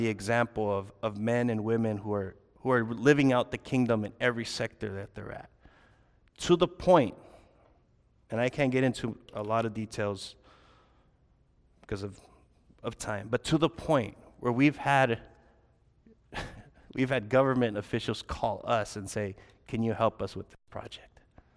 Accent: California, United States; We're Americans, we represent, we're from California.

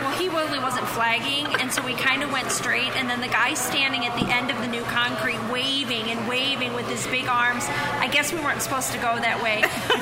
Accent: Ohio, United States; Yeah, I'm like, we're from Ohio.

